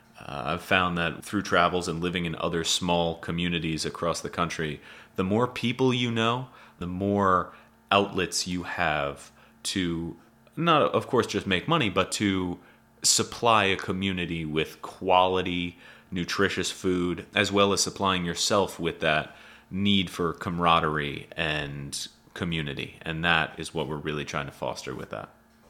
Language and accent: English; New York, United States; now in Monterey, United States; I am from Long Island, New York, and I just moved down here with my family about 2 months ago.